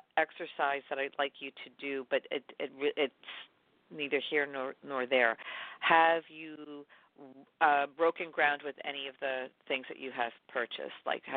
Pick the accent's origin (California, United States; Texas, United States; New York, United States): New York, United States; Manhattan; Well, I'm a Latin from Manhattan, so you can have your Brooklyn.